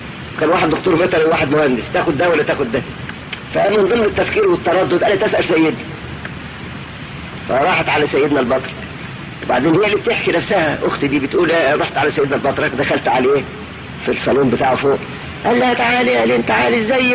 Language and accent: Arabic; Mansoura, Dakahlia, Egypt; فمثلا جاء عندنا في المنصورة كانت زيارة مفرحة جدا جدا